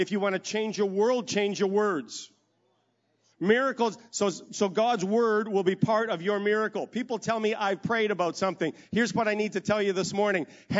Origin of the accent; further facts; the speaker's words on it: Saskatchewan, Canada; I'm a farmer from Saskatchewan.